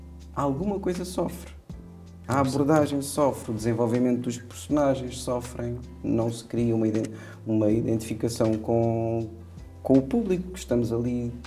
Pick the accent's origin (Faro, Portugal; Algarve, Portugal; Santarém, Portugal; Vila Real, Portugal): Faro, Portugal; Olhão; Então, eu sou de Olhão e apercebi-me da história de Olhão à volta dos 13, 14 anos em painéis de azulejos que existem ainda em Olhão.